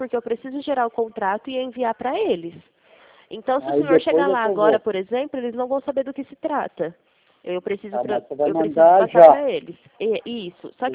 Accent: Presidente Prudente, São Paulo, Brazil; eu sou de Presidente Prudente, tá? De São Paulo.

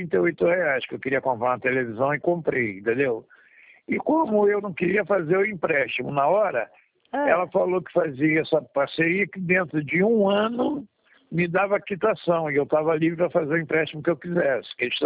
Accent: São João de Meriti, Rio de Janeiro, Brazil; Sou do Rio de Janeiro, Baixada Fluminense, São João de Meriti.

